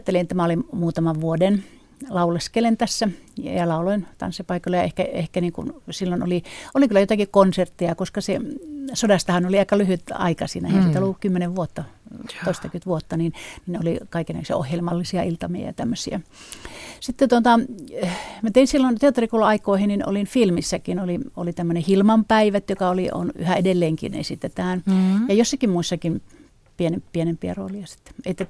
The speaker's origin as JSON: {"language": "Finnish", "town": "Karttula", "region": "Northern Savonia", "country": "Finland", "tie": "born or raised there", "also_born_or_lived": "Kuopio", "lives_now": "Helsinki, Finland", "said": "Karttulasta olen kotoisin, se on siinä Kuopion vieressä, että voin sanoa, että siellä on, olin varmaan 15 ensimmäistä vuotta, niin Karttulassa tietysti vähän vähemmän ja sitten olin Kuopiossa muutaman vuoden ennen kuin tulin Helsinkiin teatterikouluun."}